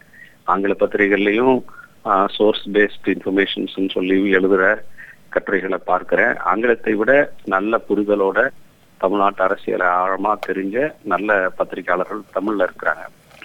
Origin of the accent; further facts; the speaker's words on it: Tamil Nadu, India; நான் தருமபுரி மாவட்டம் பண்டல்லி அப்படின்ற ஒரு குக்கிராமத்தில், தருமபுரியிலிருந்து 20 கிலோமீட்டர் தொலைவில் இருக்கிற ஒரு குக்கிராமத்தில் பிறந்தேன். அங்கே அரசு பள்ளியில தான் தமிழ் வழி கல்வியில உயர்நிலை பள்ளி, மேல்நிலை பள்ளியில படித்தேன். பிறகு அரசு கலைக்கல்லூரியில தான் பட்டம் படித்தேன் தருமபுரியில.